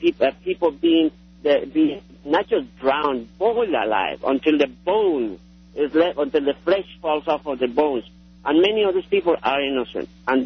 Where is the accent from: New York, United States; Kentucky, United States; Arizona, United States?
New York, United States; also born or lived in Spain; I came from Spain. Mm. But my parents, actually, I grew up in New York.